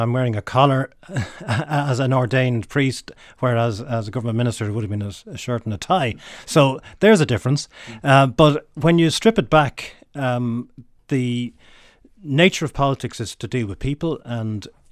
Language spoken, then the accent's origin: English; Dublin, Leinster, Ireland; Well, I was brought up in Temple Oak, South Dublin, as Church of Ireland baptised, and went to a local Church of Ireland school. So I suppose culturally I grew up in a Church of Ireland environment